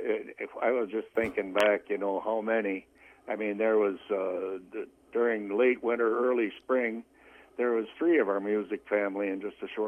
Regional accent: St. Cloud, Minnesota, United States; Well, I was born and raised around St. Cloud

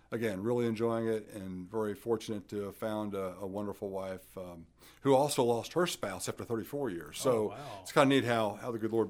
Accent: North Carolina, United States; also born or lived in New Jersey; No, I was actually born in New Jersey. Don't hold it against me. my parents moved down to North Carolina. I grew up in North Carolina back when I was a youngster.

